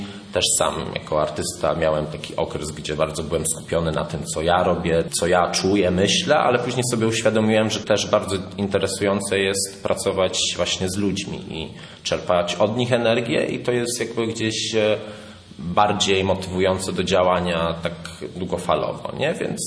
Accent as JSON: {"language": "Polish", "town": "Poznań", "region": "Greater Poland Voivodeship", "country": "Poland", "said": "jako że pochodzę z Poznania, była mi bliska bardzo idea pani Kulczyk"}